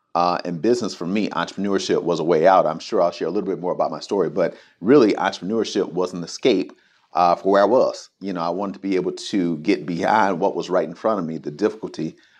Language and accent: English; Detroit, Michigan, United States; I am from the great city of Detroit. I'm actually an East Sider. I'm from the East Side of Detroit.